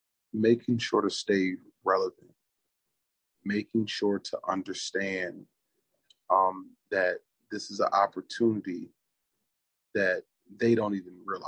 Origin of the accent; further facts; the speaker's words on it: Albany, New York, United States; Neighborhood, I'm from Albany, New York. Place of origin, Albany, New York. Ethnic identity, I'm an African-American.